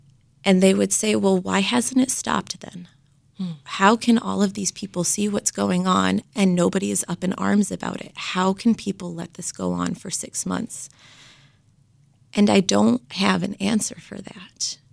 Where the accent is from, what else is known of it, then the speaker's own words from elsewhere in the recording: United States; Every person that I was introduced to who found out that I was from the United States would ask me, Doctor, do you know when the war is going to end? Because in their mind, coming from the United States, I must have some information